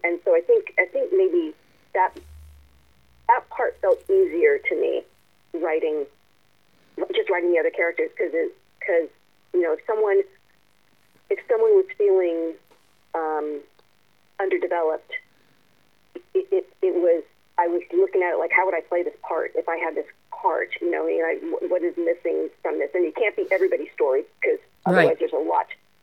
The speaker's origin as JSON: {"language": "English", "town": "Los Angeles", "region": "California", "country": "United States", "tie": "born or raised there", "said": "Ivy and I are both born and raised in Los Angeles, so we didn't have that experience growing up."}